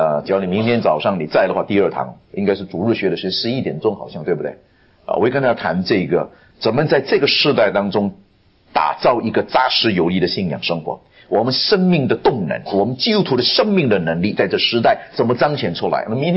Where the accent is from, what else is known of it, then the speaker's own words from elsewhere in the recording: China; 我们中国人读书真了不起，但我们中国人不会做学问